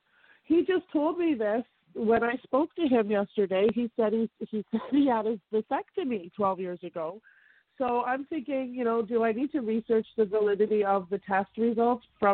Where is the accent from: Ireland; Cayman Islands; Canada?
Canada; I'm from Canada.